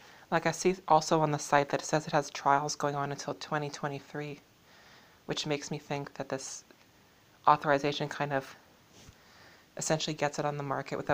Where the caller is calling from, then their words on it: Fort St. John, British Columbia, Canada; I'm calling from Fort St. John in BC.